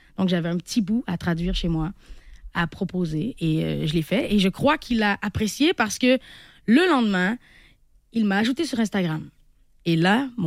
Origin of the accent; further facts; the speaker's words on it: Quebec, Canada; accent: Quebec; Oui, mais moi, au Québec, j'ai un accent.